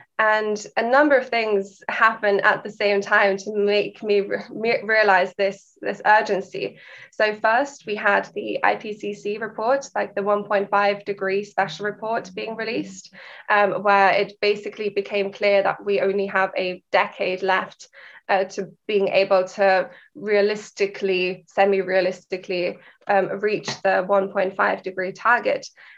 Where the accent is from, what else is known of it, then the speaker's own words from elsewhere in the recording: Vienna, Austria; also born or lived in United Kingdom; I grew up in Vienna, did all of my school years there. I then did my undergrad in the UK in Cambridge